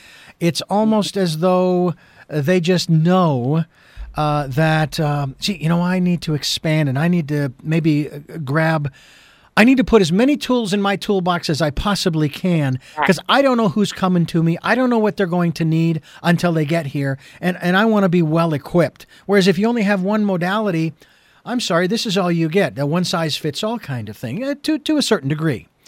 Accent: Phoenix, Arizona, United States; I was born and raised in Phoenix, and she's living in a town that is north of that area that didn't even exist when I was growing up. It was desert.

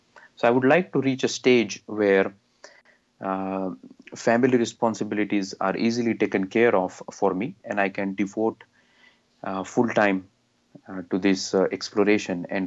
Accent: India; now in United States; I grew up in India, where I was exposed to all this mythology and history. I've lived in the United States for more than 16 years.

